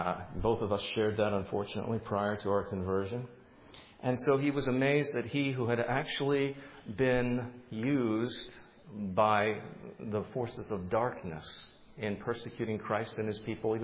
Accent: England, United Kingdom; born there; you all know I was born just outside of London

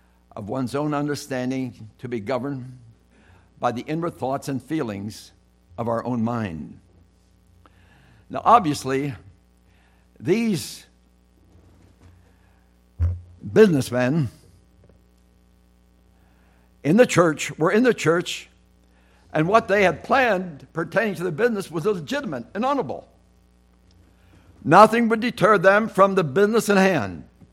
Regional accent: Pennsylvania, United States; I come from Lancaster County, and that's a tourist area

